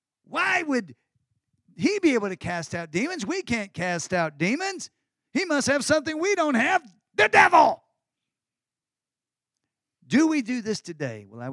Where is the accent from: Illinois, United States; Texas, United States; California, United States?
Texas, United States; But I'm a Texan, and I don't do things like that.